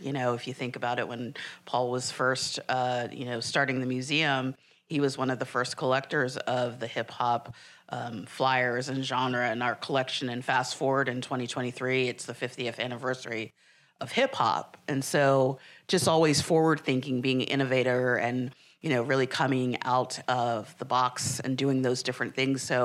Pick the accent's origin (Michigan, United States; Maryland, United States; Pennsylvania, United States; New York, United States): Pennsylvania, United States; Philadelphia; So I'm born and raised in Philadelphia, so pop culture has always been in my DNA. I've been brought up in the 1970s when hip-hop was prevalent.